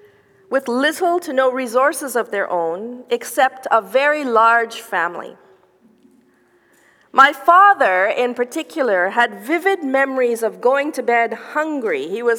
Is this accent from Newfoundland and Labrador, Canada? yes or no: no; Guelph, Ontario, Canada; I come from a culture where hospitality is everything. Growing up in Guelph, Ontario, almost every weekend, my parents were either hosting a great big Trinidadian get-together with West Indian friends and family from Toronto